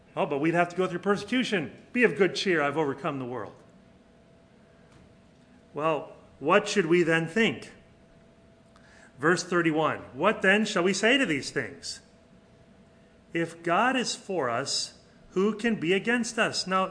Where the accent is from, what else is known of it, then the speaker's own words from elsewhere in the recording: United States; now in Mexico; And as an American living in Mexico, everybody thinks you're an American, you automatically are a rich gringo.